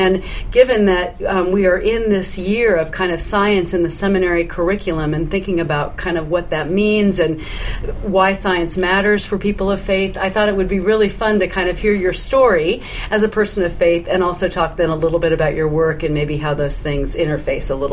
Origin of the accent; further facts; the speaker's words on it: Colorado, United States; You know, I'm from Colorado, and we have a couple really strong Lutheran camps there